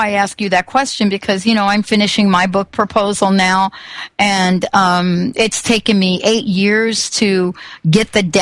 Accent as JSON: {"language": "English", "town": "New York City", "region": "New York", "country": "United States", "tie": "born or raised there", "said": "I grew up in New York City. I would never walk down a dark alley."}